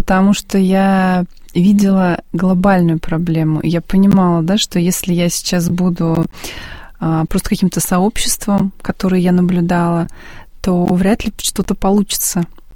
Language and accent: Russian; Desnogorsk, Smolensk Oblast, Russia; Я сама родом из Смоленской области, город Десногорск.